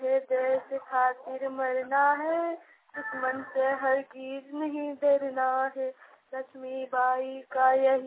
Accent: Nimiyaghat, Jharkhand, India; मैं निमियाघाट के रहने वाली हूँ, रहती है झारखंड में।

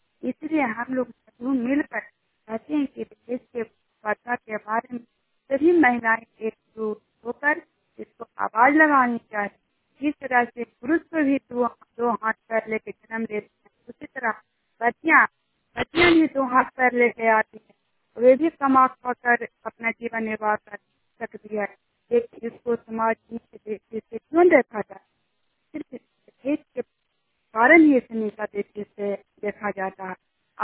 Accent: Hilsa, Bihar, India; मैं चनिया गाँव की रहने वाली हूँ, हिलसा प्रखंड और नालंदा जिला का निवासी हूँ।

